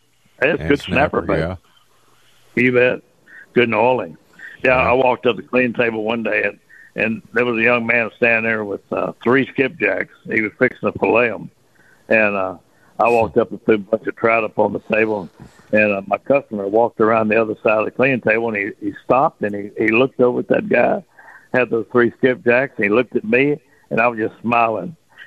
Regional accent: Texas, United States; I said, "Well, I'm from South Texas, and I fish the Gulf Coast."

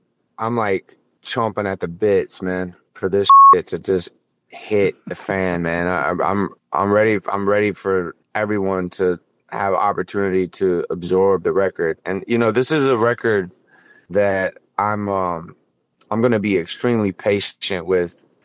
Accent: Alabama, United States; And, you know, naturally I'm from Alabama, so the South is always going to be there.

